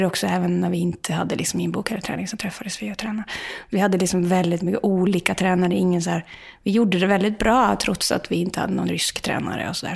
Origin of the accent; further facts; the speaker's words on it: Molde, Møre og Romsdal, Norway; accent: Molde dialect; Swedish is a second language; Jag snackar ju en dialekt som är sån som det här, och folk kan bli lite skuffa när jag börjar snacka norsk